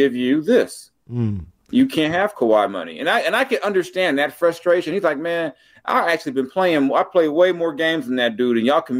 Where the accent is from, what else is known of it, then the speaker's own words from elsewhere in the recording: California, United States; I grew up in Southern California.